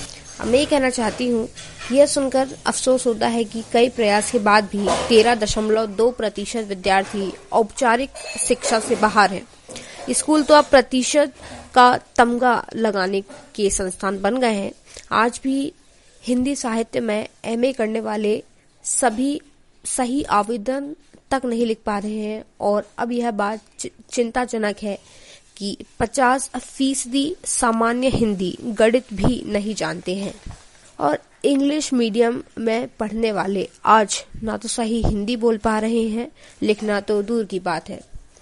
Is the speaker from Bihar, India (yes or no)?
no; Narsinghpur, Madhya Pradesh, India; मैं नरसिंहपुर मध्य प्रदेश से हूँ।